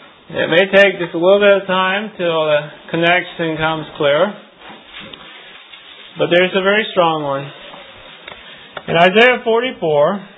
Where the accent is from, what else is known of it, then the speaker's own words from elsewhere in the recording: Missouri, United States; I grew up in Scotland County, Missouri, which was 80-some miles from here. But 10 years ago, I moved to Linn County.